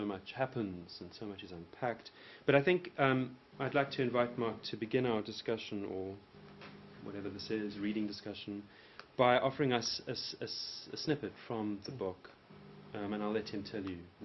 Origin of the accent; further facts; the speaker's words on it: Johannesburg, Gauteng, South Africa; Johannesburg, my hometown, the city I think I know, is not the city I think I know.